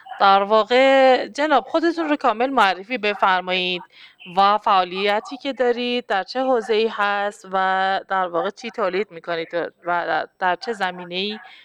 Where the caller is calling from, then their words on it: Hamadan, Iran; کد همدانه.